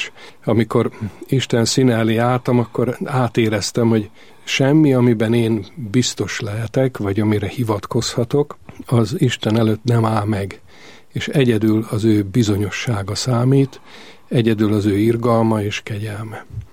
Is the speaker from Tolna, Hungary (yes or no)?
no; Budapest, Hungary; Ez a Krisztina városban játszódott le, tehát ott nőttem fel, és nagy hatással volt rám ott a minisztrálás Krisztina templomban.